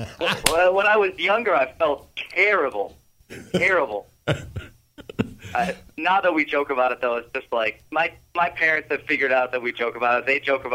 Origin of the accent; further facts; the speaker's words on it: Ireland; I'm Irish.